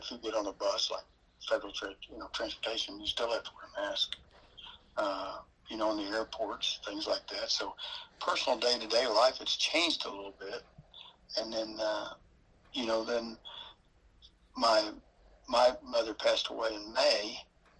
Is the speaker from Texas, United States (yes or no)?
yes; Waco, Texas, United States; born there; also born or lived in Kansas; I was born in Waco, Texas, but never really lived here. My dad was in the Air Force, so we traveled all over the country.